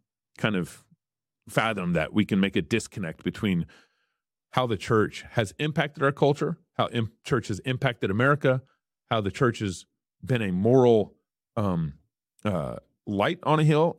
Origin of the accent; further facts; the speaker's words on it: Texas, United States; now in Idaho, United States; I was born and raised in Texas. I live in Idaho now.